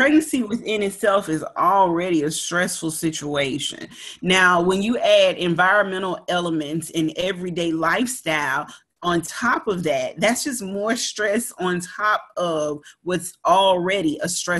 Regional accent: Georgia, United States; born there; I was born down here in Georgia in the 80s, the end of the 70s.

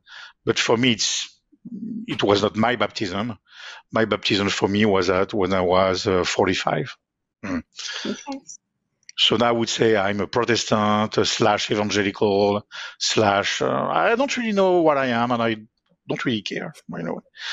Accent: France; English is a second language; I was born in France. I was raised in France. I would say in a light Catholic environment

